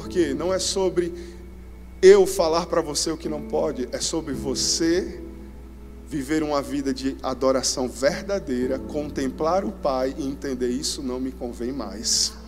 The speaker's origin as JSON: {"language": "Portuguese", "region": "Alagoas", "country": "Brazil", "said": "somos nordestinos, amamos cuscuz, amém? Somos alagoanos, a gente fala ia pois."}